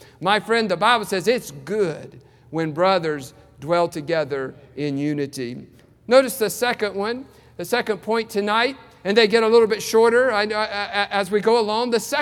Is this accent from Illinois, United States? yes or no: no; West Virginia, United States; When I was growing up in West Virginia, my mother, whenever I had a stomach ache or when I was sick, she would pour this pink stuff called Pepto-Bismol down my throat.